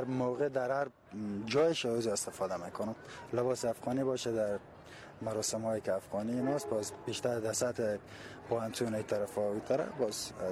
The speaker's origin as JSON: {"language": "Persian", "country": "Afghanistan", "said": "ما افغان هستیم"}